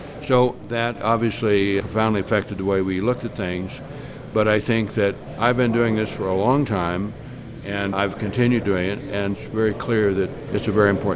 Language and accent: English; Colorado, United States; also born or lived in Kansas; We're both from Kansas, although I moved to Colorado when I was three.